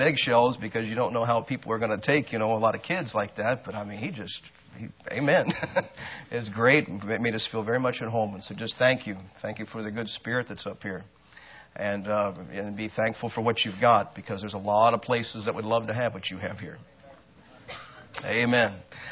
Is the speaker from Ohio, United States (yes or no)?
yes; Ohio, United States; also born or lived in Texas; I'm a Midwesterner, and down south they like to call everybody up here Yankees. And then I've lived in Texas a while, and that's where I learned actually what Yankee meant. And I was called Yankee, but anyway, I lived in Texas a while, and then I'm from Ohio.